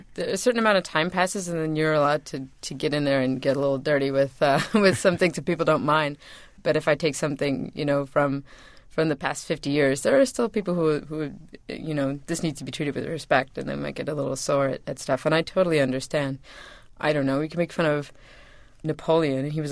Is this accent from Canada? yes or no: yes; Canada; because I'm Canadian and this is like a big American thing.